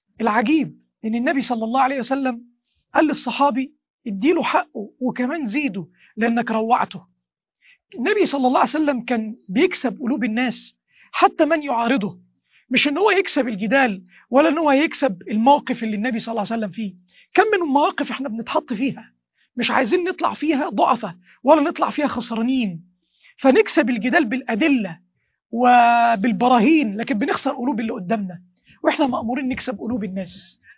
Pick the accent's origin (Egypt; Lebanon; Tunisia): Egypt; أنا من مصر، أنا من بلد قارون ومن بلد فرعون